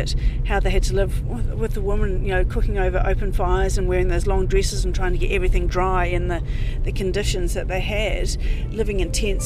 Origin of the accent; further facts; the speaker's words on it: Marton, Manawatū-Whanganui, New Zealand; back down where I grew up in Marton